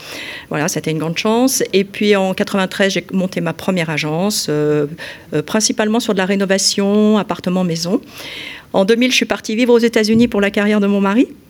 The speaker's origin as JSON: {"language": "French", "town": "Lyon", "region": "Auvergne-Rhône-Alpes", "country": "France", "said": "Oui, alors donc je suis lyonnaise, j'ai fait mes études d'architecture à Lyon"}